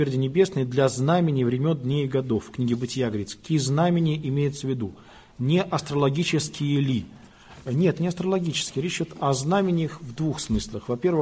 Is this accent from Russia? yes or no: no; Prague, Czechia; Вот когда я говорю, что детство прошло в Праге